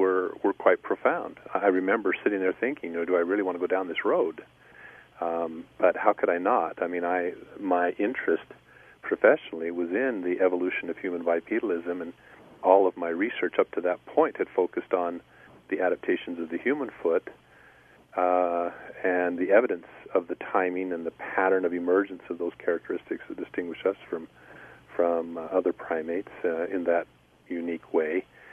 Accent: Spokane, Washington, United States; I grew up in the Pacific Northwest, and so I was exposed to some of the stories.

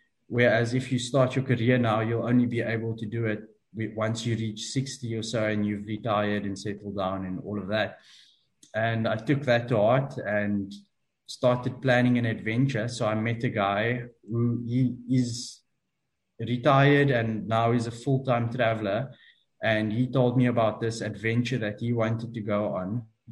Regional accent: South Africa; I am South African, born and raised here and still in South Africa at the moment.

